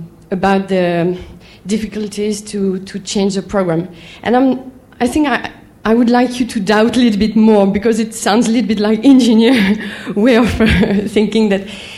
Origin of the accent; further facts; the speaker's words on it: France; from France.